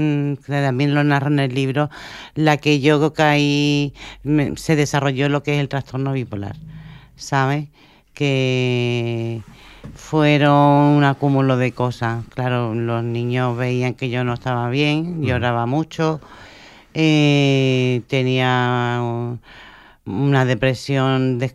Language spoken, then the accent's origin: Spanish; Spain; y digo, soy española, ¿no?, para allá.